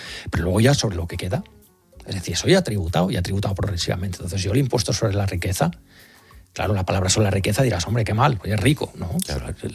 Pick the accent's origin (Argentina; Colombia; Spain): Spain; Catalonia